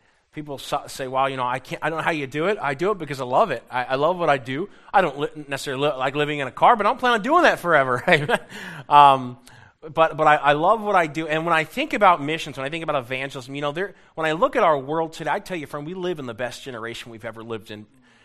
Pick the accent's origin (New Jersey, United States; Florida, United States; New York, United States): Florida, United States; But I grew up in Florida, so I don't know if it's my fault or not. But I don't like the snow.